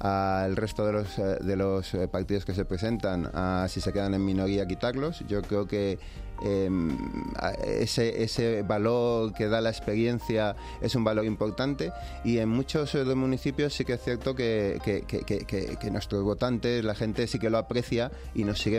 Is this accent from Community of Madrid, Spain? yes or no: yes; Villamantilla, Community of Madrid, Spain; Cuando yo hablo de Villamantilla lo hablo con mucho cariño, no solo porque sea mi pueblo, no solo por donde he vivido